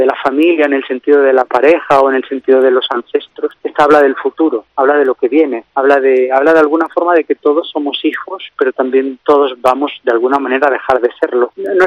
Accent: Canary Islands, Spain; now in Madrid, Spain; yo soy el hijo que ha tenido que partir, yo soy canario, entonces llevo 20 años viviendo en Madrid y por el mundo

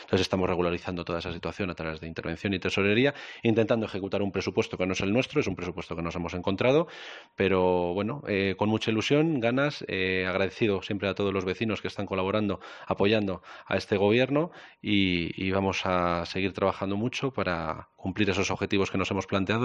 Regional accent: Matalpino, Community of Madrid, Spain; also born or lived in Cerceda; nací en La Paz, como toda la mayoría de los niños de mi generación, pero mis padres pues vivían en Matalpino, mis primeros años viví en Matalpino, luego nos trasladamos a Cerceda y desde entonces. Así que del pueblo nacido, crecido y vivido.

